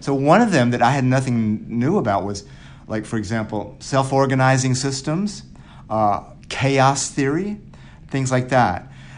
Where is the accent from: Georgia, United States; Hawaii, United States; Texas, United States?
Georgia, United States; Atlanta; also born or lived in San Francisco; I grew up in Atlanta where Martin Luther King was, I also lived in San Francisco when Harvey Milk was shot